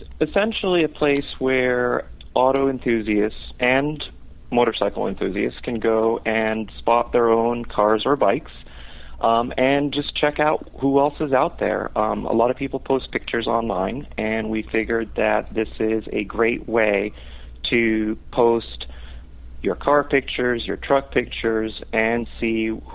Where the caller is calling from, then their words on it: Woodland Hills, California, United States; Woodland Hills, California.